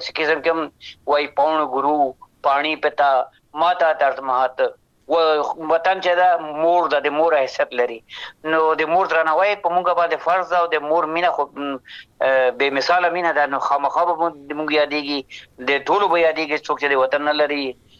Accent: Afghanistan; moved away; وطن کې مو ژوند ته پیدا شوی یو، لوی شوی یو،

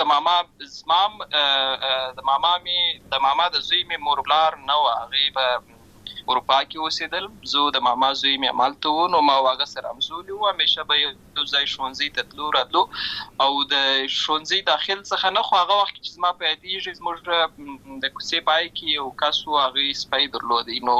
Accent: Lashkar Gah, Helmand, Afghanistan; زه په اصل کې د اورزګان ولایت یم، اما زه په هلمند ولایت لشکرګاه کې پیدا شوی یم، اما د لوی سوی یم، املته مې ښوونځی لسته ده، املته مې ټول ژوند مې له هماغه ځای څخه پیل شوی دی، خو په اصل کې زه د اورزګان ولایت څخه.

